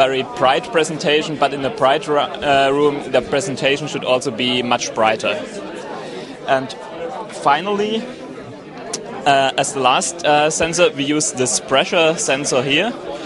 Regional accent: Germany; from Germany.

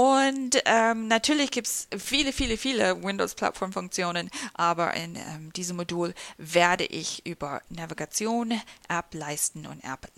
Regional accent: United States; German is a second language; now in Germany; Ich bin Amerikanerin und arbeite seit 2007 bei Microsoft Deutschland.

